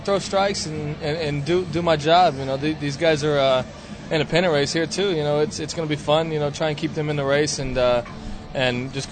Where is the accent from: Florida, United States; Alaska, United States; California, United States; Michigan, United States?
Florida, United States; Dunedin; that's my hometown, Dunedin, so it was cool to be playing at home.